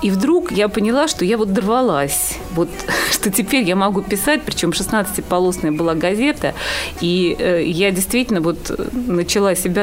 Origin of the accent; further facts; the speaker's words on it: Moscow, Russia; где я москвичка, родилась в Москве.